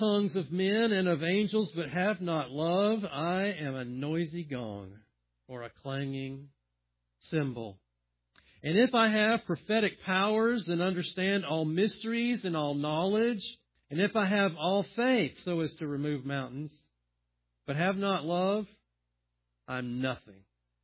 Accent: South Carolina, United States; the home in which I grew up down in South Carolina was situated in a heavily wooded lot, trees all over the place.

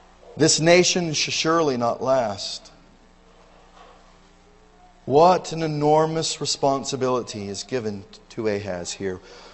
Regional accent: Trinidad, Colorado, United States; I grew up in Colorado, and mostly on the western part of the state, but the last 2 years of high school, our family moved to Trinidad, Colorado, in the southeast portion of Colorado.

